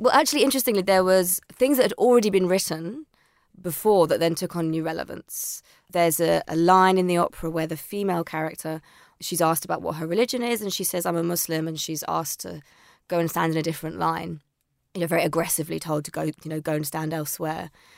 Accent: United Kingdom; There's very few things that we can't do as British people.

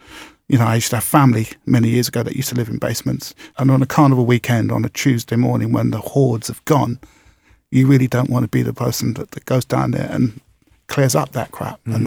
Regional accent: London, United Kingdom; I was born in Notting Hill. I was born less than, you know, half a mile from where I played.

